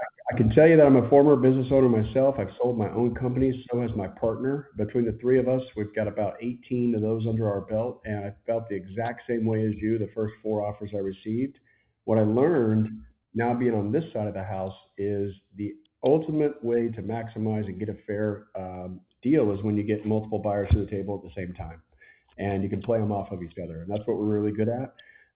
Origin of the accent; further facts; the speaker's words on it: Mississippi, United States; now in Scottsdale, United States; I'm from Mississippi. But I live in Scottsdale now, Arizona.